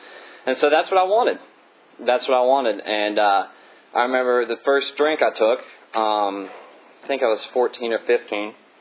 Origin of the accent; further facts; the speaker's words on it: Huntington, West Virginia, United States; I grew up in Huntington, West Virginia, and I love being from West Virginia because somebody's always got something to say about being from West Virginia.